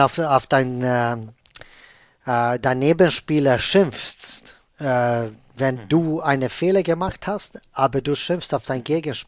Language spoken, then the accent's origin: German; Sweden; ich bin ja Schwede.